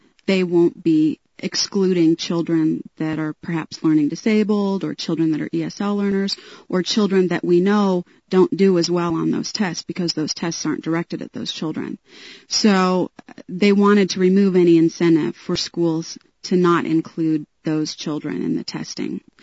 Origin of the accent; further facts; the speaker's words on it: Littleton, United States; And I'm from Littleton, and a few years ago in 1994